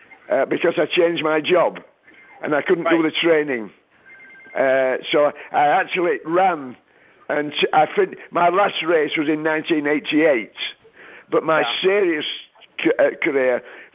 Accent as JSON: {"language": "English", "region": "England", "country": "United Kingdom", "said": "I lived in England. I'm an Englishman."}